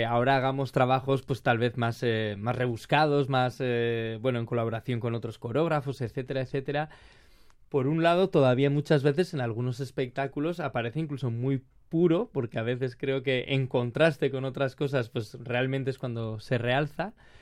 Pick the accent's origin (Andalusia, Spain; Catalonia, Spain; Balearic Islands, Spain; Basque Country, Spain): Basque Country, Spain; Errenteria; Que empecé con 6 años en mi pueblo, en Herrentería, cerca de San Sebastián, en el grupo de danzas tradicionales de allí